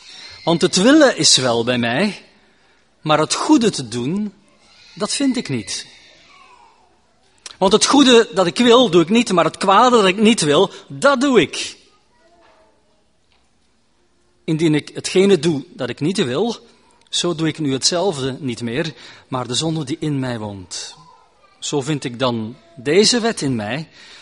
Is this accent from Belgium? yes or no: yes; Belgium; Ik kom uit België, dat is een katholiek land.